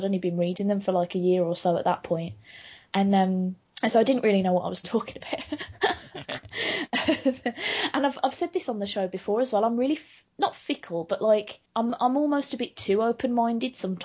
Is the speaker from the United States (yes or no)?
no; United Kingdom; I'm crazy British. I'm not very good at bigging myself up. I'm very stereotypically Brit in that sense